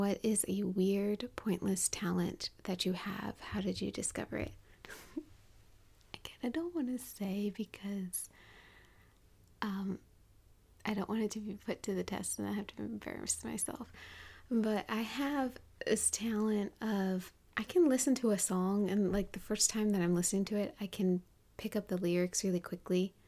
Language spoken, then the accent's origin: English; United States; accent: American; if you can't tell by my accent, I'm American and I love football, American football.